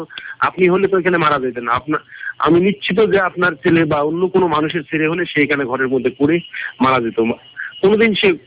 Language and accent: Bangla; Bangladesh; এইরকম কম্পিটিশনে আমি সেখানে বাংলাদেশের মানুষ হিসাবে আমি নিজের দেশকে সম্মান মানে নিজের দেশের ইজ্জত সম্মান রক্ষার জন্য কত পরিশ্রম করছি।